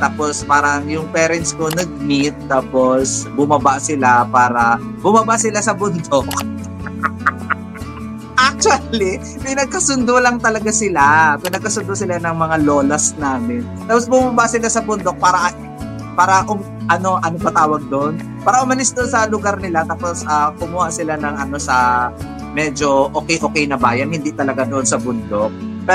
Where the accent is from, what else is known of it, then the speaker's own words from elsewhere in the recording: Madalag, Western Visayas, Philippines; Hindi, I'm from Madalag, Aklan. Tapos doon din ako malapit din yung school ko sa bahay namin.